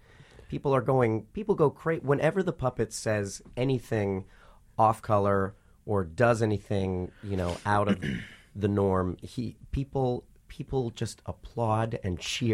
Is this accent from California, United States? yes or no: no; Ohio, United States; Yeah. I'm from Ohio, and we have similar things.